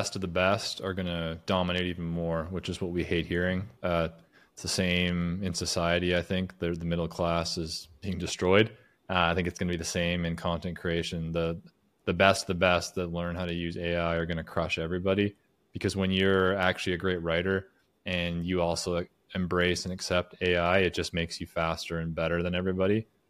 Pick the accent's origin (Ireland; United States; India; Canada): Canada; I'm originally from Canada.